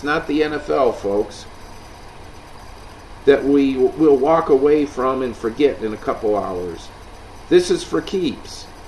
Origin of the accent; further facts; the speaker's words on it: Illinois, United States; it's like when I grew up in Illinois